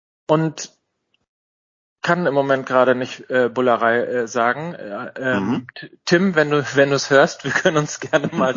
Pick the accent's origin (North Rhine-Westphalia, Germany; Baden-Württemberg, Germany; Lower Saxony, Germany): North Rhine-Westphalia, Germany; ich bin ja Ostwestfale und ich bin immer so mit dem Stammkneipengedanken groß geworden.